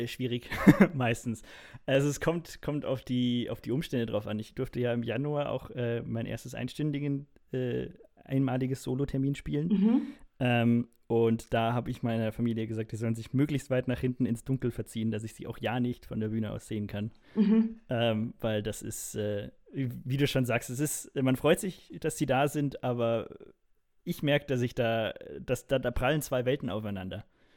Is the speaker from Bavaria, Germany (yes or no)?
yes; Munich, Bavaria, Germany; Ich dachte mir, okay, ich bin Münchner, ich krieg's hin, aber leider nein.